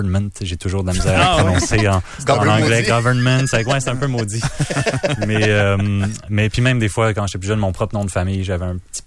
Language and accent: French; Sainte-Foy, Quebec, Canada; also born or lived in Toronto; à 6 mois, je suis arrivé avec ma mère ici à Québec, avec ma mère et mon frère. Puis j'ai été élevé à Sainte-Foy.